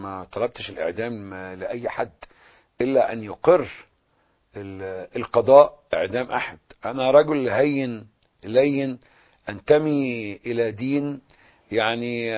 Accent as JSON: {"language": "Arabic", "country": "Egypt", "said": "انا كوطني مصري"}